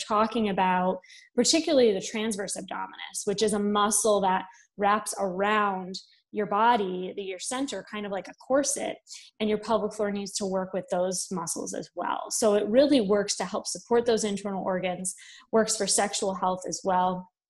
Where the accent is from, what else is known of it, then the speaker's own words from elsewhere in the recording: Gates, New York, United States; Yeah, so I'm originally from Rochester, so I circled back here.